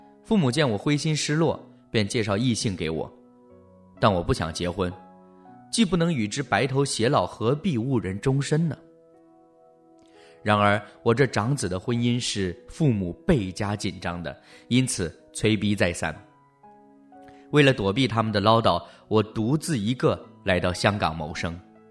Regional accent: Macau; born there; 我出生在澳门，13岁跟师父学装修造家具

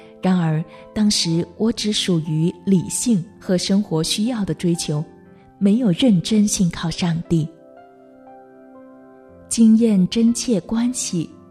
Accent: China; moved away as an adult; now in Hong Kong; 我在国内出生和成长，自小接受无神论和进化论教育，

